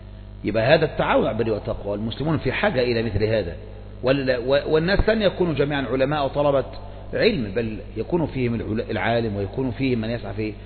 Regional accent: Yemen; والجمعيات التي عندنا في اليمن جمعيات مغلفة

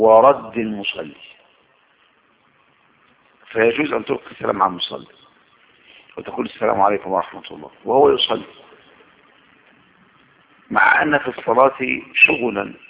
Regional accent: Egypt; أما أنا من هنا من مصر

